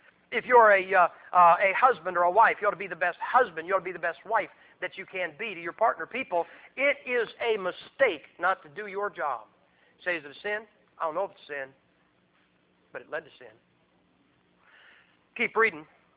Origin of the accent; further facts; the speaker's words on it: Massillon, Ohio, United States; I was raised in Massillon, Ohio. You guys understand steel here. Man, I was raised three blocks from the steel mills. My dad worked at Republic, worked there 43 years.